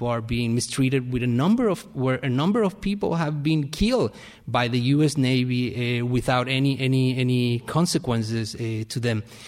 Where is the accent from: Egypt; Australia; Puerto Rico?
Puerto Rico; I'm originally from Puerto Rico